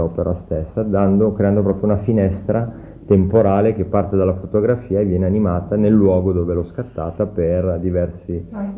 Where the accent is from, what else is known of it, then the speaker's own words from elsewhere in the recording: Switzerland; parlando addirittura di fotografia del mio paese, della Svizzera, persone che non sono mai uscite dagli Stati Uniti, cioè nel senso non sono mai venute qua in Svizzera